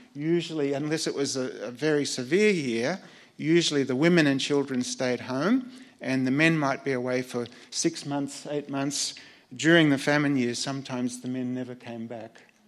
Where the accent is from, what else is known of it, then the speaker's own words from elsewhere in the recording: Myrtleford, Victoria, Australia; at the time I was growing up in Myrtleford